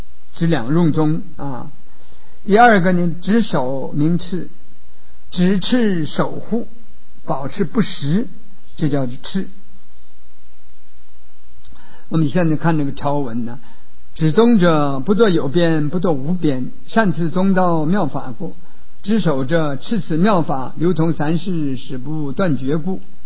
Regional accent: China; 我们中国人就主张六方的

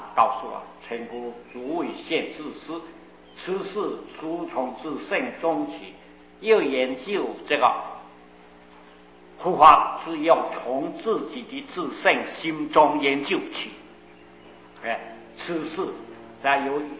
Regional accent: Guangdong, China; 我也是广东人啊，我知道那地方

